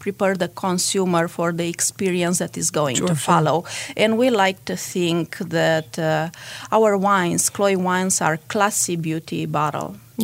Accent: Romania; moved away as an adult; now in California, United States; I was born in Romania, and that's where I lived my first 30 years

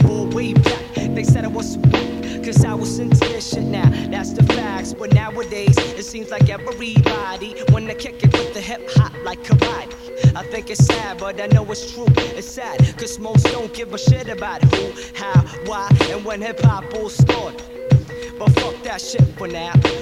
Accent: Stockholm, Stockholm County, Sweden; But I'm from Sweden, Stockholm.

